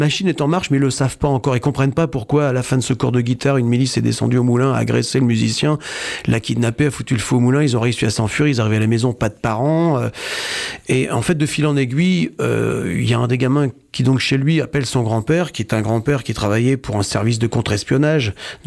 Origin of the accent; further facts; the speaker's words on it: Brittany, France; c'est vrai que j'habite en Bretagne, je suis breton depuis des générations